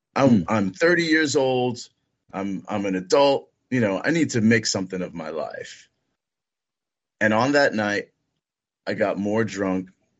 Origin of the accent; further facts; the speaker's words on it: Laurelton, New York, United States; I moved out of the house at 22, moved into Seaford, Long Island. I grew up in Laurelton, Queens. Moved to Seaford.